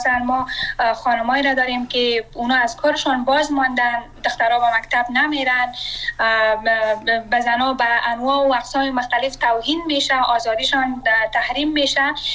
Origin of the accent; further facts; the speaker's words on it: Afghanistan; من شخصا آرزویی را ندارم که وطنم را ترک کنم، من سرمایه وطنم هستم، من اونجا درس خواندم